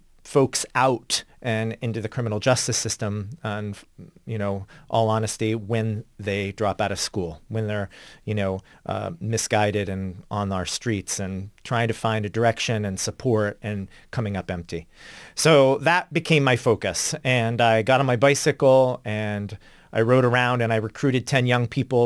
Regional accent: Erie, Pennsylvania, United States; also born or lived in Boston; now in Buffalo, United States; So I grew up in Erie, Pennsylvania, and I, at the time, was living in Boston, Massachusetts, and looking to be closer to home for a whole bunch of personal reasons

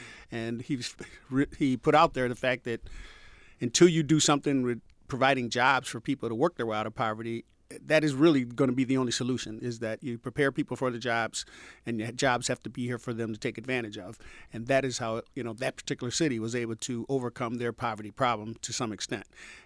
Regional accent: the South, United States; When I grew up in the South. My family's from Atlanta

